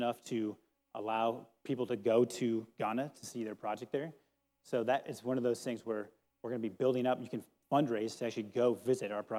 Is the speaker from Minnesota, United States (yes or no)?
yes; Minnesota, United States; I'm from Minnesota. It's huge there.